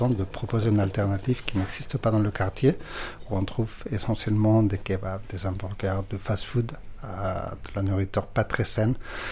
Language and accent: French; Barcelona, Catalonia, Spain; French is a second language; moved away as an adult; now in Pantin, France; moi, je suis de Barcelone à l'origine, où j'ai vécu jusqu'à mes 35 ans. Donc, cela fait environ 10 ans que je suis à Paris, au Verrier, Pantin. Moi, je vis à Pantin, concrètement, depuis 2 ans, pas très loin d'ici.